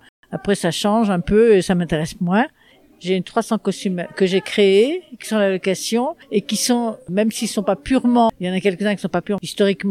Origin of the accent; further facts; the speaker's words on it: Landerneau, Brittany, France; je viens du Nord-Ouest, je viens de Bretagne, de Landerneau.